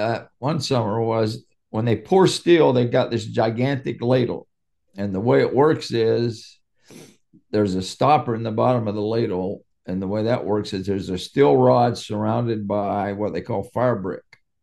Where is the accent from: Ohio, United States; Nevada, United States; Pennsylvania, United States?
Pennsylvania, United States; Aliquippa; Well, I grew up in a little steel town called Aliquippa, Pennsylvania. It's about 20 miles northwest of Pittsburgh.